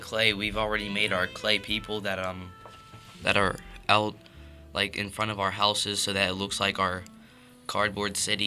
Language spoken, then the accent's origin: English; Pittsburgh, Pennsylvania, United States; I'm from Carrick.